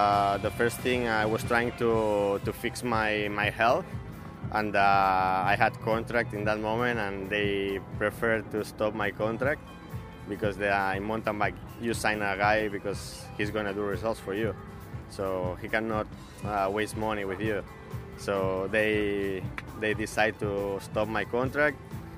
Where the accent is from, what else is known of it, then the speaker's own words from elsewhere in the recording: Spain; from Spain